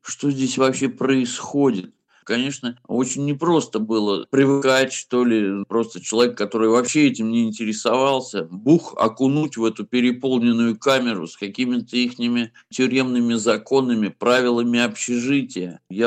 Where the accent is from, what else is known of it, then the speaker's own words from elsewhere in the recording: Saratov, Saratov Oblast, Russia; я вернулся из Оренбурга опять туда, к себе в Саратов.